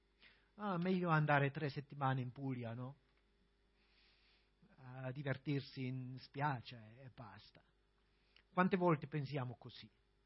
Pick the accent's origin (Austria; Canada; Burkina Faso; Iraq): Austria; Italian is a second language; also born or lived in Spain; sono austriaco, anche il mio accento dice altra cosa. Io sono stato in Spagna 8 anni